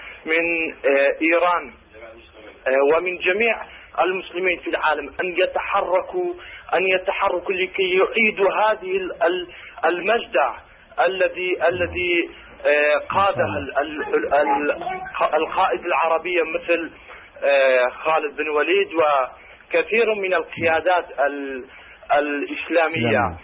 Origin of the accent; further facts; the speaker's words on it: Kurdistan Region, Iraq; Arabic is a second language; احنا من كردستان العراق، احفاد صلاح الدين ايوبي.